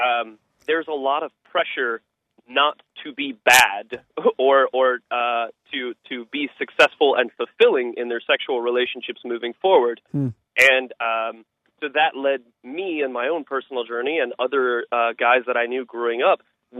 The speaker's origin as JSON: {"language": "English", "region": "Indiana", "country": "United States", "tie": "born or raised there", "said": "because I grew up in Indiana where it's abstinence only"}